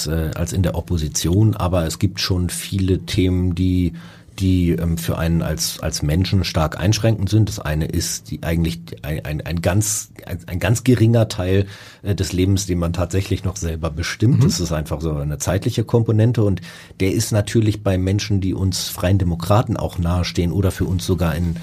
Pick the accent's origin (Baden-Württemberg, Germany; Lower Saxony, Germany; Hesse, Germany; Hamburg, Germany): Hamburg, Germany; Ja, das fällt mir als Hamburger sehr schwer